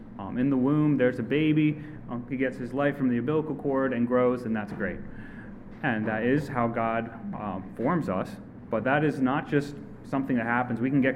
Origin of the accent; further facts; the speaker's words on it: United States; We grew up here in America, and it's given that life has value.